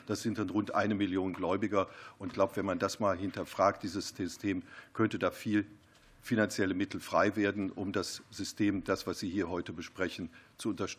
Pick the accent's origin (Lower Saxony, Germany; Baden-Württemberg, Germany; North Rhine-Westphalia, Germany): North Rhine-Westphalia, Germany; Cologne; Ich komme aus Köln